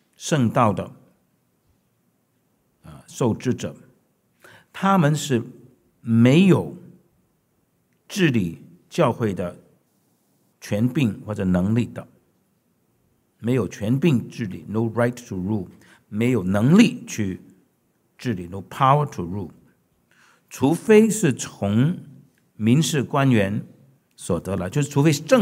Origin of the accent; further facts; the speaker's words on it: Hong Kong; born there; 我是出生在英国殖民地香港